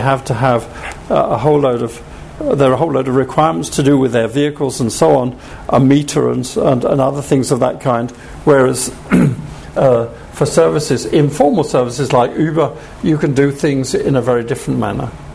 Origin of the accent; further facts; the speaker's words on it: Denmark; I'm from Denmark.